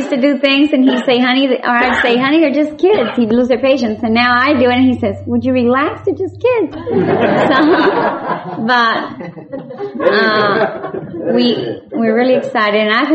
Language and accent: English; Mexico; I grew up in Mexico, so I'm fluent in Spanish